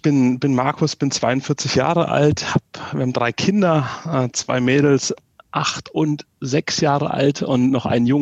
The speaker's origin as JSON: {"language": "German", "town": "Erlangen", "region": "Bavaria", "country": "Germany", "said": "sitzen hier im beschaulichen Erlangen. Ich komme auch hier aus der Gegend. Habe es also nicht weggeschafft."}